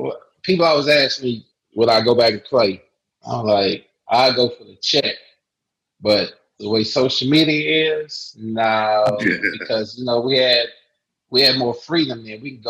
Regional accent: Fort Worth, Texas, United States; I'm from DFW. I'm from Fort Worth, but we was in Dallas, so they thinking that's my hometown.

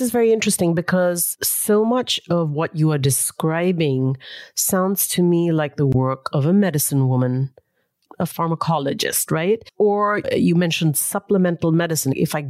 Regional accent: India; I'm from South Asia, I'm from India

